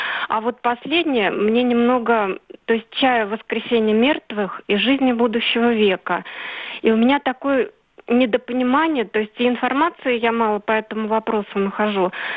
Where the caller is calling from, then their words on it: Nizhny Novgorod, Nizhny Novgorod Oblast, Russia; я из Нижнего Новгорода.